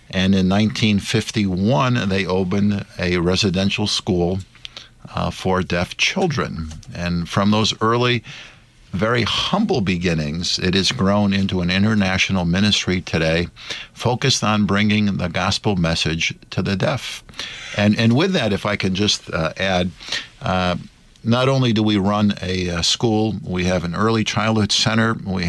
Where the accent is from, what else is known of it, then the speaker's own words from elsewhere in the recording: East Coast, United States; Yeah, we're from the East Coast. We have a little different slang.